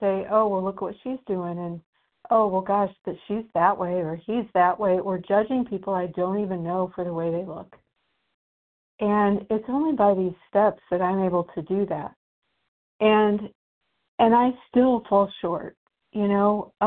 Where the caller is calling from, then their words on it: Indiana, United States; I'm calling from Indiana.